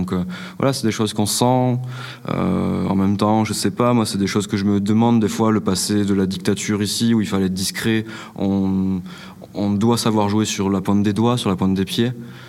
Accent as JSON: {"language": "French", "region": "Occitanie", "country": "France", "said": "je suis français, du sud-ouest de la France, donc musique occitane. J'ai grandi avec des gens de plein de communautés différentes, du pourtour méditerranéen"}